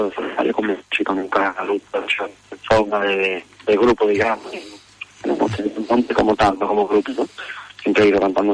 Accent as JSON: {"language": "Spanish", "town": "Huelva", "region": "Andalusia", "country": "Spain", "tie": "born or raised there", "said": "Soy de Huelva, nacido en Huelva."}